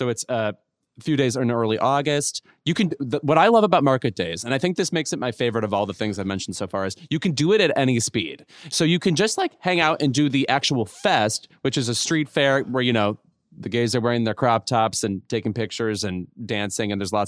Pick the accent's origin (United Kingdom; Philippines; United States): United States; Chicago, Illinois; and I'm from the Chicagoland area.